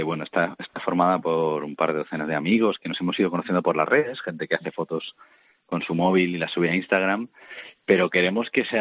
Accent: Madrid, Community of Madrid, Spain; Yo soy de Madrid.

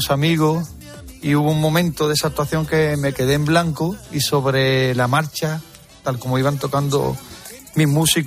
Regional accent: Jerez, Andalusia, Spain; ahí empezamos en Jerez, en mi tierra.

